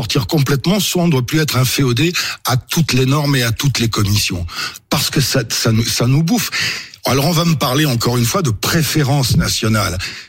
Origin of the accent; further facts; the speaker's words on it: Nouvelle-Aquitaine, France; born there; Français de souche, c'est français de souche, c'est moi. Je suis né en Corrèze.